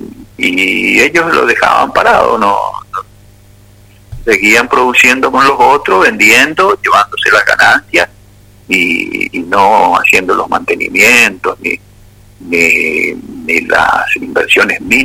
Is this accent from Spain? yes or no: no; Argentina; Yo me siento menospreciado como argentino cuando escucho eso.